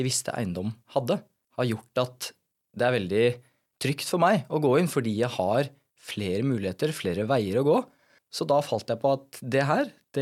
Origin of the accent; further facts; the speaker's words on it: Porsgrunn, Telemark, Norway; now in Jessheim, Norway; Jeg 24 år. Født og oppvokst I Porsgrunn. For tiden så bor jeg på Jessheim.